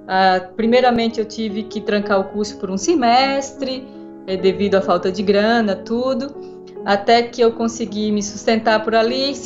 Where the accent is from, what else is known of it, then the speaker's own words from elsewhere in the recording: Campina Grande, Paraíba, Brazil; also born or lived in Pernambuco; now in São Paulo, Brazil; eu tenho 43 anos, eu sou nordestina, natural de Campina Grande, na realidade natural do interior de Pernambuco, mas cheguei muito cedo a Campina Grande. Filhos de mãe costureira, de pai comerciário